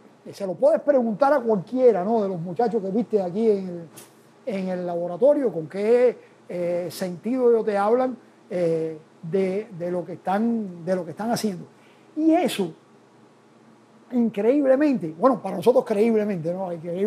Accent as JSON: {"language": "Spanish", "country": "Cuba", "said": "¿qué cosa somos los cubanos?"}